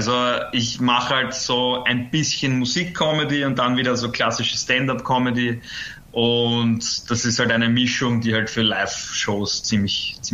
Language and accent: German; Vienna, Austria; ich bin aus Wien